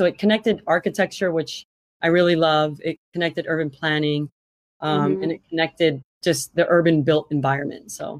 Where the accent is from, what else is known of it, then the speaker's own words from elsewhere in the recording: Cleveland, Ohio, United States; opportunities and possibilities that I really didn't see growing up in Cleveland